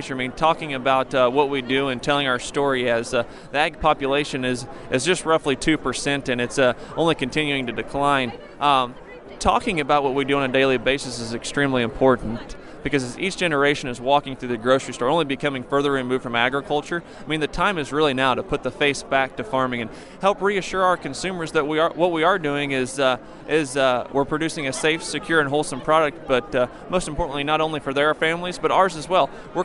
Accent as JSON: {"language": "English", "town": "Arcola", "region": "Illinois", "country": "United States", "tie": "born or raised there", "said": "I grew up in Douglas County in Arcola with my parents, Philip and Patricia, on a grain and livestock farm"}